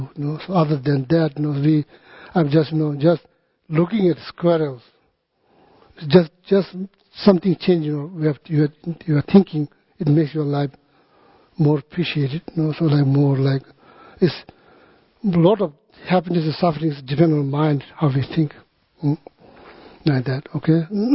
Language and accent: English; Tibet, China; English is a second language; But, you know, as a Tibetan, as an American, doesn't matter.